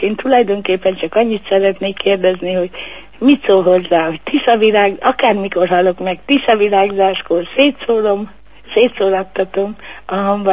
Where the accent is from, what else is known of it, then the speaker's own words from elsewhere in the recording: Szabolcs-Szatmár-Bereg, Hungary; Szabolcs megyei származású vagyok.